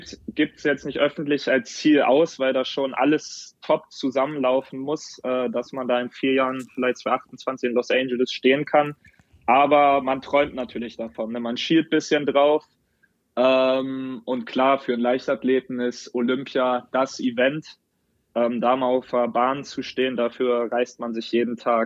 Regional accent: Nordsteimke, Lower Saxony, Germany; Ich bin in Nordsteimke aufgewachsen

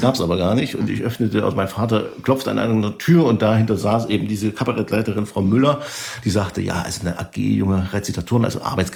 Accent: Chemnitz, Saxony, Germany; wir kommen ja nur aus Karl-Marx-Stadt, DDR.

